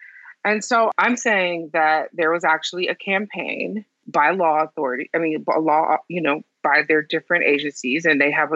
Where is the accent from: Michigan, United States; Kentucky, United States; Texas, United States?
Michigan, United States; Detroit; You know, I grew up in Detroit. I'm a teenager in the 80s, so I'm rooting for the drug dealers.